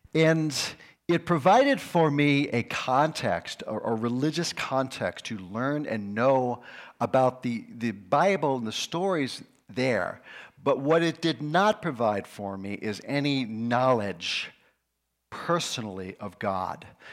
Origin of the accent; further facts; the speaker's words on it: New York, United States; I grew up in New York, as I said. I grew up going to synagogue, and not every week, but you know, enough that it was a part of my ethnicity and my religious background.